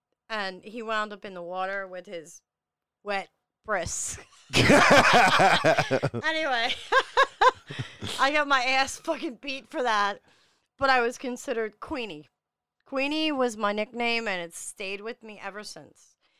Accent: Staten Island, New York, United States; I am from Staten Island, New York. I am from Mob Wife Haven.

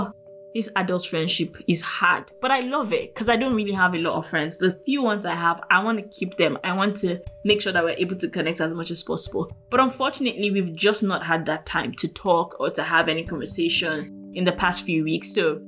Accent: Nigeria; And I'm still Nigerian.

